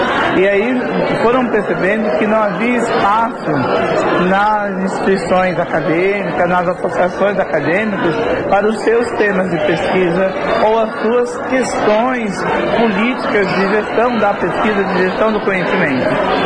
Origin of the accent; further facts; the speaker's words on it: Florianópolis, Santa Catarina, Brazil; Sou natural de Florianópolis, de uma comunidade negra chamada Morro da Caixa.